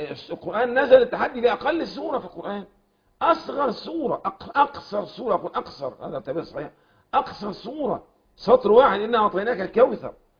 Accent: Egypt; أنا كمواطن مصري يعيش في مصر

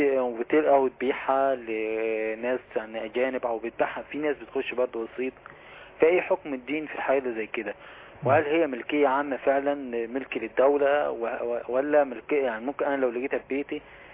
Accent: Minya, Minya Governorate, Egypt; انا من المنيا من الصعيد

